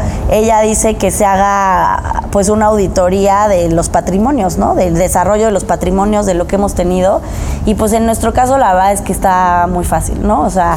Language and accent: Spanish; Mexico City, Mexico; Y yo que soy chilanga, pues lo veo, aquí está imposible salirte de casa de tus papás